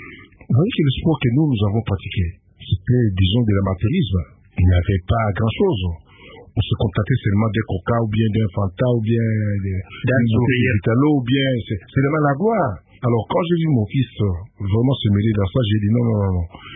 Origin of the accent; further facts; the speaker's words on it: Kinshasa, DR Congo; On était à l'école Saint-Louis, au cimetière de Kasavubu, là. Bon, c'est par là que moi et mes amis, on avait jamais formé une très bonne relation. Jusqu'à aujourd'hui, quand je viens, il faut que je le voie.